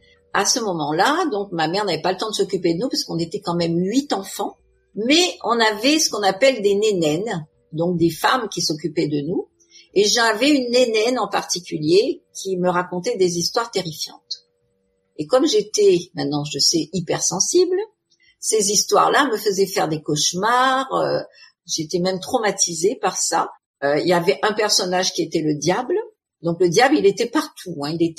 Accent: Réunion, France; Donc moi, j'ai vécu mon enfance à La Réunion un peu comme une petite sauvage. Mon père était agriculteur, donc on vivait à la campagne.

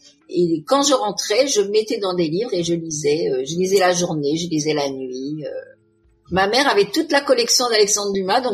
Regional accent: Réunion, France; Donc moi, j'ai vécu mon enfance à La Réunion un peu comme une petite sauvage. Mon père était agriculteur, donc on vivait à la campagne.

